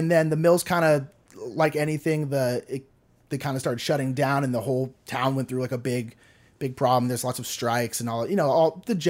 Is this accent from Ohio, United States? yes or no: no; California, United States; Because we're from Northern California. But even then, Northern California is still very, very diverse.